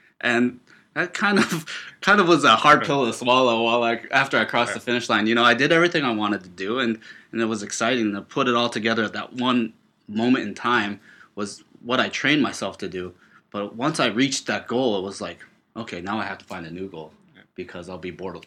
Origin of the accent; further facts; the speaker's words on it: Busan, South Korea; now in United States; from when I was born, like growing up in Busan, this small port city on the southern tip of Korea, to my adoption, growing up in the United States